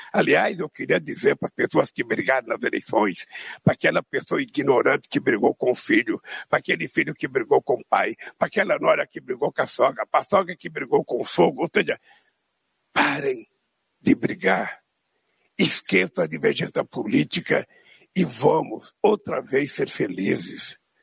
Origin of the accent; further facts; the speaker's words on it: Brazil; eu sou brasileiro e não desisto nunca.